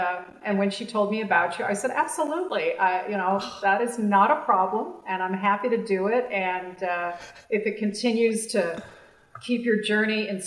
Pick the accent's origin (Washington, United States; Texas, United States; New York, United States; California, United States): California, United States; San Francisco; So I grew up, I'm from San Francisco, California. I grew up in the Bay Area.